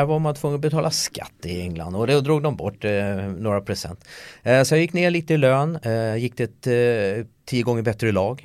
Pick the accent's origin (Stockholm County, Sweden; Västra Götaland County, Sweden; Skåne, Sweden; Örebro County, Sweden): Stockholm County, Sweden; Solna; Jag växte upp på Råsunda en par hundra meter ifrån.